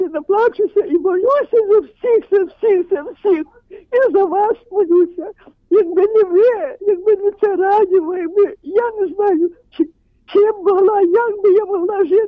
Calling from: Rivne, Rivne Oblast, Ukraine; Слава Ісусу Христу! Я з Рівного дзвоню. Мені багато дуже років.

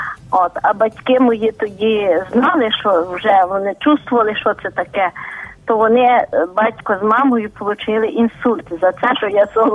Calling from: Dunaivtsi, Khmelnytskyi Oblast, Ukraine

